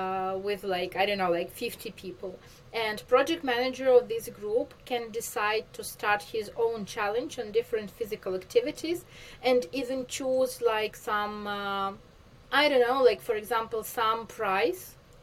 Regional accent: Vinnytsia, Vinnytsia Oblast, Ukraine; English is a second language; also born or lived in Kyiv; I was born in Vinnytsia. It's like city in Ukraine, not far from Kyiv, from the capital. Raised like till 18 in Vinnytsia, and then I moved to Kyiv.

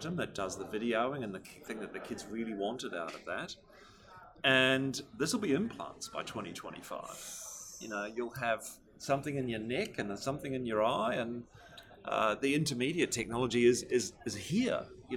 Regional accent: New Zealand; I'm a natural optimist. Comes with being a Kiwi

